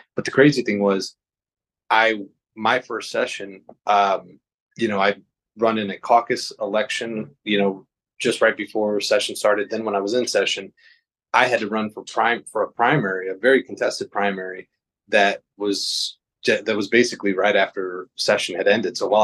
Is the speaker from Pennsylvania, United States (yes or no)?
no; East Chicago, Indiana, United States; I grew up in East Chicago and, you know, from meager means, didn't really have a whole lot of, you know, my parents didn't have a lot of money.